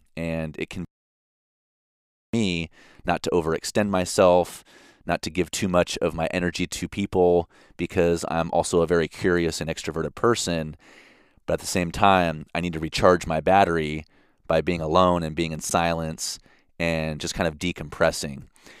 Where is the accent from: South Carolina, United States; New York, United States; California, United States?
California, United States; cause I'm from the Bay Area and it's like, I never see the same person twice as well.